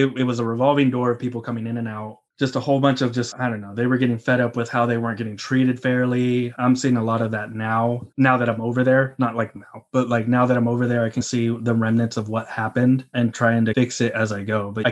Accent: California, United States; Like I grew up in the Bay, moved to SAC, and then came back to San Francisco, got this job.

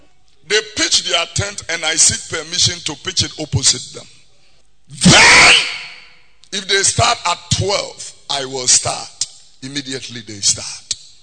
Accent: Tesano, Greater Accra, Ghana; born there; Here, Tesano Primary School. I was born here in Tesano. Tesano Primary School.

